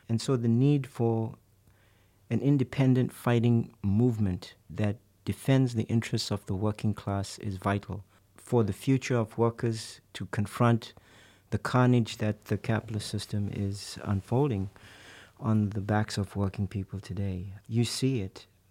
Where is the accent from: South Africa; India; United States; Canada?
South Africa; I am from South Africa originally, and that's where I grew up, and a lot of my experiences I bring here.